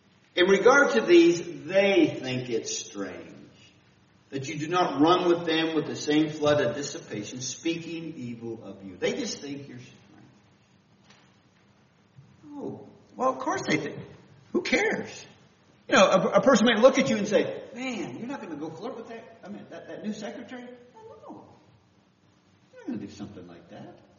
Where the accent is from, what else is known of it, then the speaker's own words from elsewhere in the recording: Northern Canada, Canada; now in St. Louis, United States; It's kind of in my blood. I'm from the North Canada, so I still play hockey.